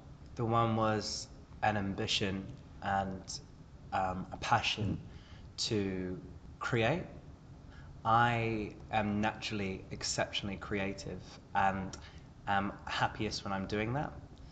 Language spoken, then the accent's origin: English; New Zealand; So, I come from New Zealand originally, where I got into acting at a very young age